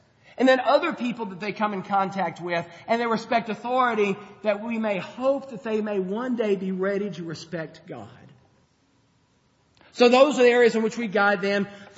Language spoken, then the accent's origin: English; Mississippi, United States; I know I'm from Mississippi, and that's a strike against me in some ways